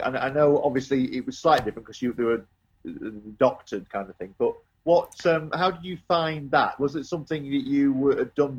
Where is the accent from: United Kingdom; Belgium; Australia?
United Kingdom; Yorkshire and the Humber; I'm a Yorkshireman